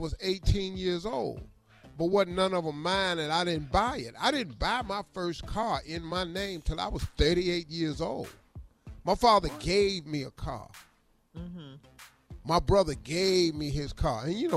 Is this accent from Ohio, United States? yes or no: yes; Cleveland, Ohio, United States; He from Chicago. I'm from Cleveland.